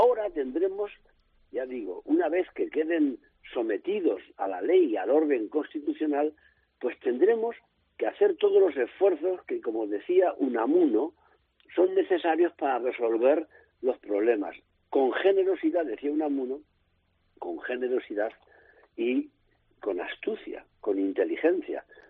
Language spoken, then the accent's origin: Spanish; Castilla-La Mancha, Spain; Y es verdad que la autonomía es de lo mejor que le ha ocurrido a mi tierra en siglos. Pero aquel café para todos, sin que, por ejemplo, en Castilla-La Mancha nadie pidió autonomía